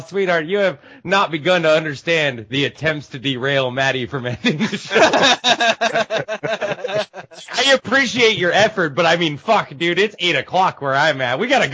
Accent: United States; Oh my god, I'm American. I love ketchup, but that is sacrilege.

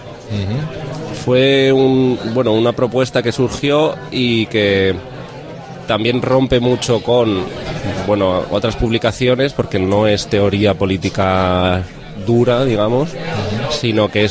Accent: Barcelona, Catalonia, Spain; Nosotros venimos del barrio de Gracia, en Barcelona.

